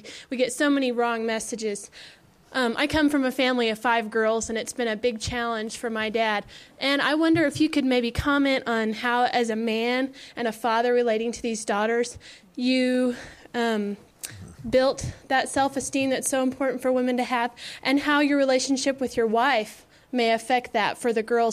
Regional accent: Colorado Springs, Colorado, United States; from Colorado Springs.

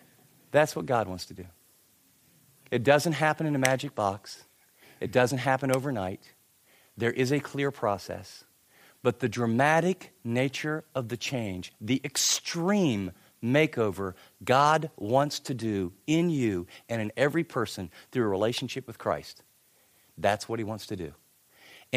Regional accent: Ohio, United States; also born or lived in West Virginia; But I grew up in the Ohio and then lived for many years in West Virginia.

